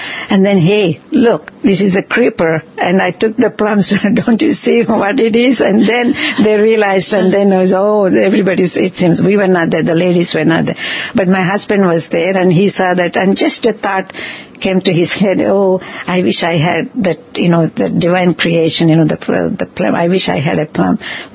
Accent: India; now in Western world; since we moved from India and we live in a Western world, so a lot of our people, you know, used to scare us

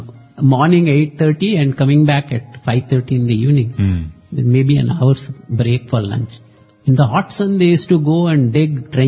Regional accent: Mumbai, Maharashtra, India; I come from Chembur in Bombay.

